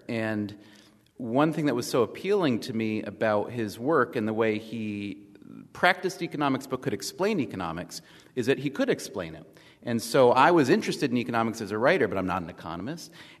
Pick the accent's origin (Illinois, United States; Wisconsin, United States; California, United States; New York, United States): New York, United States; I'm from New York, so it's 11:30 at night for me.